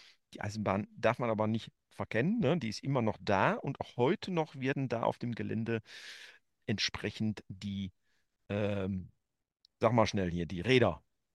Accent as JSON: {"language": "German", "town": "Bottrop", "region": "North Rhine-Westphalia", "country": "Germany", "tie": "born there", "lives_now": "Bochum, Germany", "said": "Ich bin ja ein gebürtiger Bottroper. Deswegen kommt bei mir auch ein bisschen viel Bottrop manchmal vor. Wohne aber seit 95 in Bochum und bin da weit rumgekommen."}